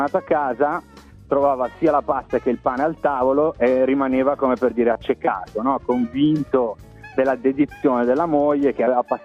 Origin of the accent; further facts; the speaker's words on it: Lombardy, Italy; now in Sydney, Australia; vengo dalla Mercate in provincia di Monza, Brianza. Sono in Australia da una decina di anni